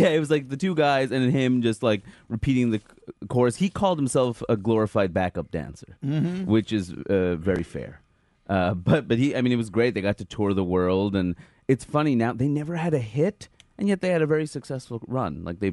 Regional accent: Queens, New York, United States; now in Brooklyn, United States; I grew up in Queens. I have to mention that, otherwise all of my Queens friends are like, okay, sold out.

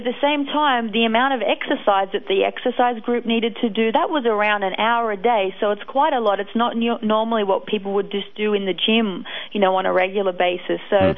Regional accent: Australia; also born or lived in Ohio; now in Baton Rouge, United States; No, I'm from Australia, actually.

